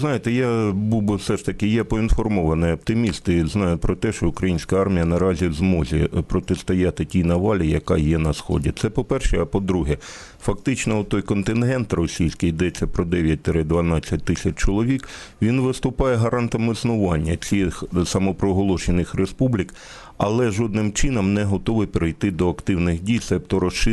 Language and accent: Ukrainian; Luhansk, Luhansk Oblast, Ukraine; я сам луганчанин, і я знаю, як відбувалися вибори навіть за часів України